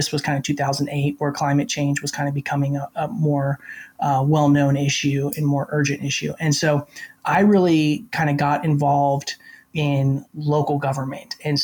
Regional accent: Raleigh, North Carolina, United States; moved away as an adult; now in Portland, United States; I grew up in Raleigh, North Carolina, went to NC State University, and then moved to Portland in 2013 to attend law school at Lewis and Clark.

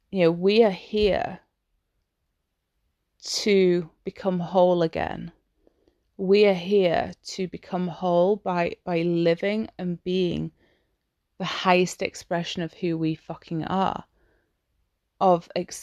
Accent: Yorkshire and the Humber, United Kingdom; Obviously, I'm English. I'm from Yorkshire. I love my

